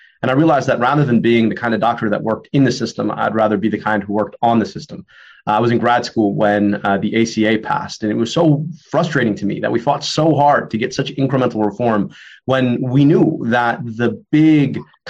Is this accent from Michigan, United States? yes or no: yes; Michigan, United States; Growing up in Southeast Michigan, I could go 15 minutes and go 10 years difference in life expectancy to Detroit.